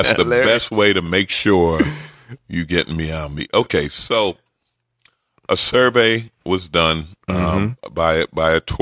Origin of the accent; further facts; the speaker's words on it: New York, United States; You know, like I grew up in New York. And in New York, New Yorkers will help a foreigner out.